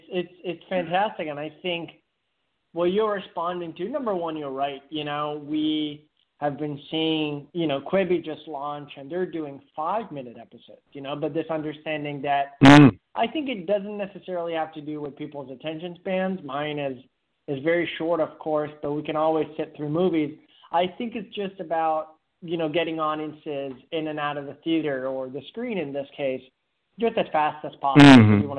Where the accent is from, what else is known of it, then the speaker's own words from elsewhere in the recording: Verona, Veneto, Italy; that's Verona, which is up in the north between Milan and Venice. That's my hometown.